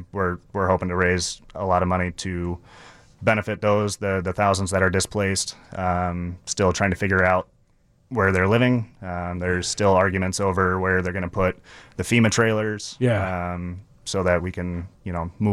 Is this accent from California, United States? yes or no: yes; Sacramento, California, United States; I'm from Sacramento, California. I was born and raised there. So hits a little closer to home.